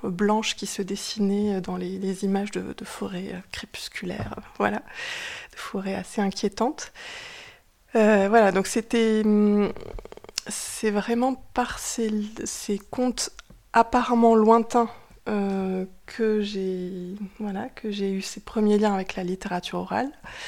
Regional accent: Nouvelle-Aquitaine, France; Donc moi j'ai grandi dans les Pyrénées-Atlantiques, donc c'était très très proche pour moi

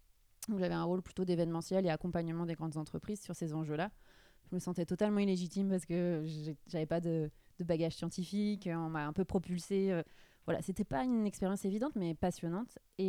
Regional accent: Vannes, Brittany, France; à Vannes, là d'où je viens, dans le lycée

